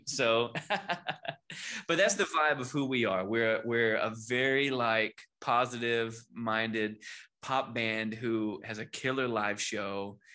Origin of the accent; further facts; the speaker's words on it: Georgia, United States; now in Nashville, United States; I'm from Georgia, and we moved here in 2015.